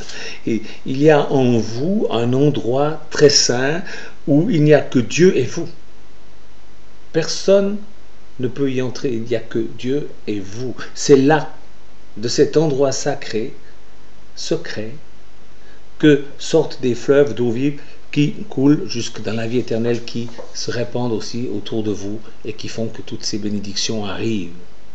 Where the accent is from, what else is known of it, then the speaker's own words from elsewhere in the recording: Switzerland; pas moi parce que je suis suisse, mais vous, les Français, là, vous allez aller voter.